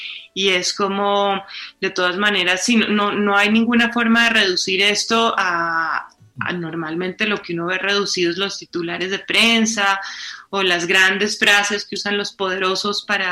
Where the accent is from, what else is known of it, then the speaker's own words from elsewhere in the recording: Colombia; Como los venezolanos y nosotros colombianos, y esa relación de ida y vuelta que hemos tenido los dos países.